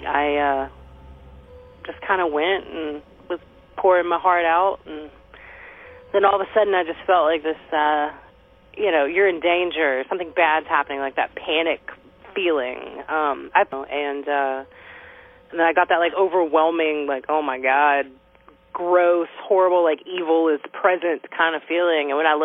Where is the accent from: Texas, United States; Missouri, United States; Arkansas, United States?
Texas, United States; born there; also born or lived in Louisiana; I was born in Texas, but we lived in Louisiana at the time, before we moved back to Texas, so I'm a purebred swamp creature.